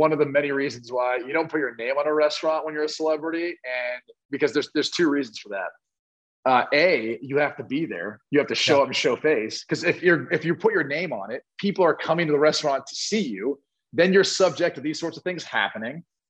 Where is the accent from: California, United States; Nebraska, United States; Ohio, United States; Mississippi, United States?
Ohio, United States; Dublin; It's in Dublin, Ohio. It's my hometown.